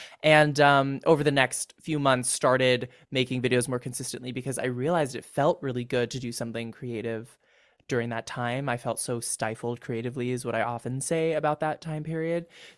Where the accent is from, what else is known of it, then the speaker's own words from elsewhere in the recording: California, United States; It was Northern. I was from the East Bay area. So not from San Francisco proper, but from a suburb in the East.